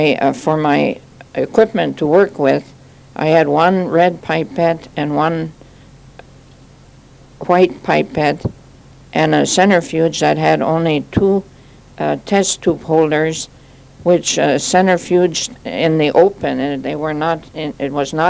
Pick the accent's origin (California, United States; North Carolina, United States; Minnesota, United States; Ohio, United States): Minnesota, United States; North Prairie; born there; also born or lived in Moorhead, United States; I was born in North Prairie, Minnesota on August 1st, 1912. And I came to the St. Francis Convent on October 15, 1932.